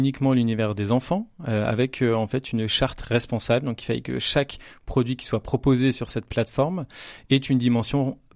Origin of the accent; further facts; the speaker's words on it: Lille, Hauts-de-France, France; j'ai 35 ans, je suis originaire de Lille, j'ai deux enfants et je suis entrepreneur.